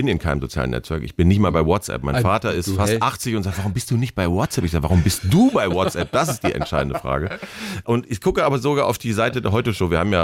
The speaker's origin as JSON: {"language": "German", "region": "North Rhine-Westphalia", "country": "Germany", "tie": "born there", "lives_now": "Bonn, Germany", "said": "Also eigentlich wie ich, gebürtiger Ostwestfaler, aber wohnt in Bonn."}